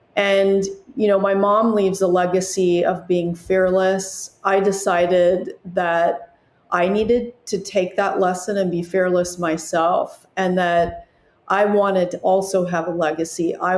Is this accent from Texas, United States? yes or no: no; Los Angeles, California, United States; Of course, I grew up in Los Angeles. My father was in the film industry